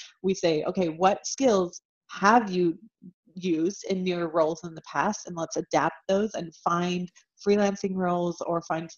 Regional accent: Utah, United States; I'm originally from Utah.

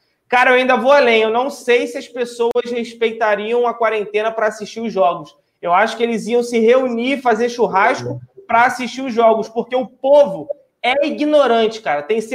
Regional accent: Brazil; Mas como a gente está acostumado a viver isso diretamente, a gente é brasileiro, a gente sabe que, olhando amplamente, a gente vê que o povo brasileiro é muito mais ignorante que os demais.

